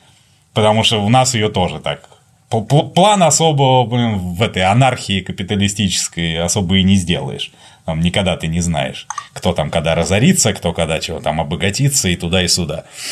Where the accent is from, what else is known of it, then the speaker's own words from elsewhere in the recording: Moscow, Russia; Я как москвич посмеюсь над вашими ленинградскими.